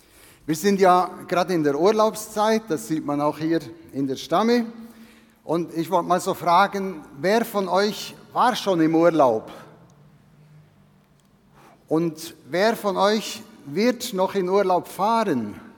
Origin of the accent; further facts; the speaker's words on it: Switzerland; oder ich als Schweizer, dass ich immer so in die Schweiz blicken konnte